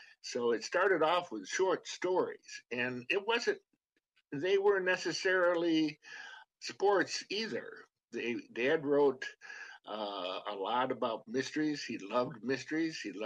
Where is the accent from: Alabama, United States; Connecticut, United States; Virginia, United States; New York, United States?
New York, United States; Lansing; We grew up in upstate New York. It's actually in the Finger Lakes region of New York, and just outside of Ithaca. And Ithaca, a little town called Lansing, and that's where I grew up.